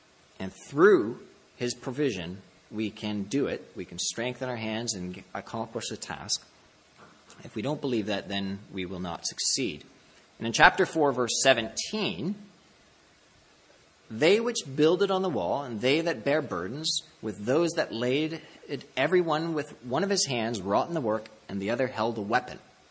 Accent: Ontario, Canada; I don't know about BC, because I grew up in Ontario

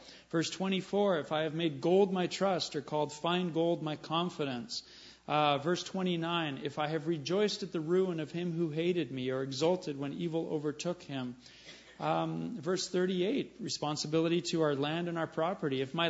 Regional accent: El Salvador; Because I grew up in El Salvador

